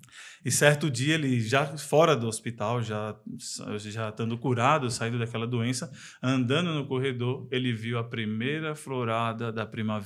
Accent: Petrolina, Pernambuco, Brazil; born there; nasci numa cidade do interior de Pernambuco, Petrolina.

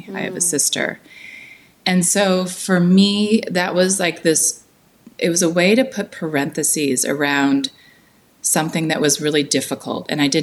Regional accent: California, United States; It was so different from where I grew up in the Bay Area

